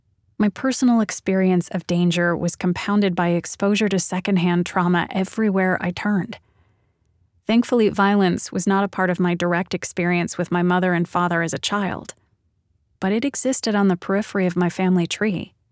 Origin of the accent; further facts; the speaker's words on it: Kailua, Hawaii, United States; I was sitting on the roof of my family's car in my hometown of Kalua, Oahu, watching the floodwaters rise higher and higher.